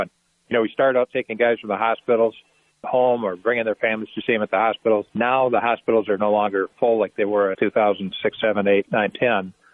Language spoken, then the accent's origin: English; Michigan, United States; about 700 miles away from my hometown up in northern Michigan.